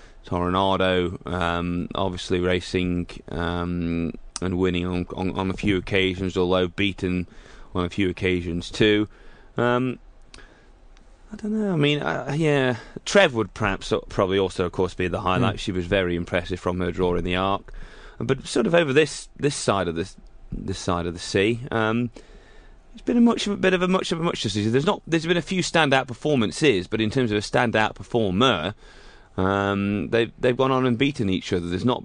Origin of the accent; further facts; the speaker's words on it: Uttoxeter, West Midlands, United Kingdom; he did that at my hometown track, Uttoxeter, a few years ago.